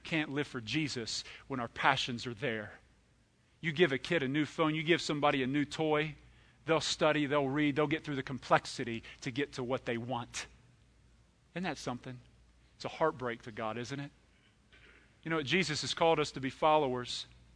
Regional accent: United States; We don't even have farmers here. I grew up in Clinton County. They're farmers.

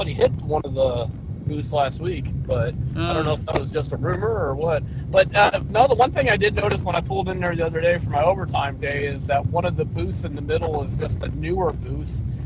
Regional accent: Florida, United States; I mean, growing up in Florida, everywhere had air conditioning from a long time ago, you know?

